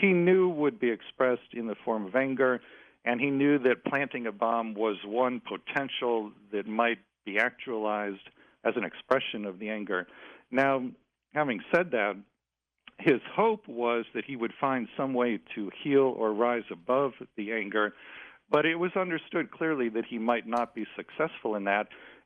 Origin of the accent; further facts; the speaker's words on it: Cleveland, Ohio, United States; I'm from Cleveland, Ohio.